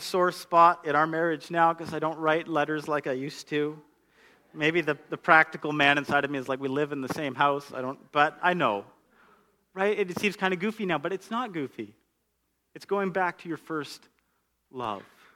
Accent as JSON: {"language": "English", "region": "Alberta", "country": "Canada", "said": "And so we're sitting, and I'm from Alberta, okay?"}